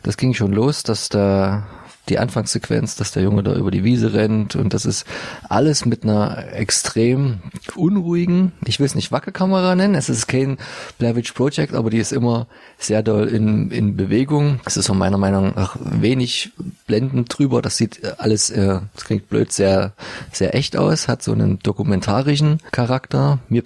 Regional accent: Dresden, Saxony, Germany; wo wir uns als Dresdner immer so köstlich aufregen, bis amüsieren konnten

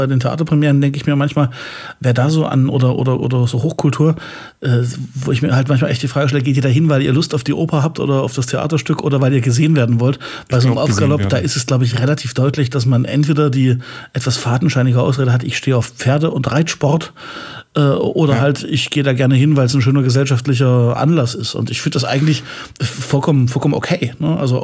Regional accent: Leipzig, Saxony, Germany; als Leipziger

